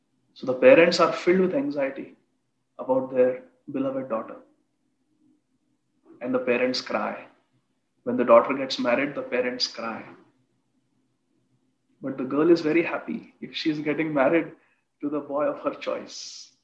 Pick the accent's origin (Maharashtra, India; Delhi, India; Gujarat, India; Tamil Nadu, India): Maharashtra, India; Akola; When I was growing up in my hometown in Akola, there were dabba latrines.